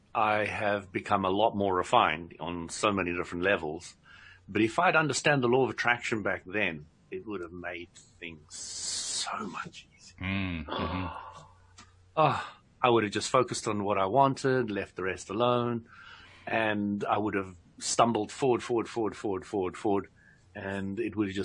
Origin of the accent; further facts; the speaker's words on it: South Africa; now in United Kingdom; I came from South Africa where everything was rough, bruff, and abrupt, and you just did it and you got out and you walked away, and that was it.